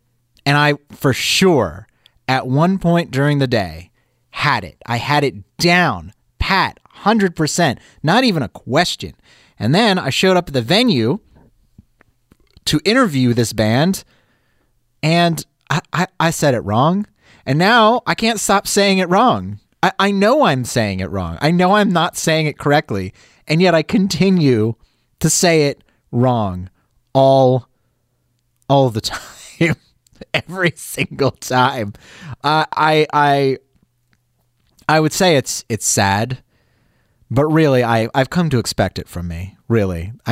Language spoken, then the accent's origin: English; United States; I'm sorry. I grew up in the States.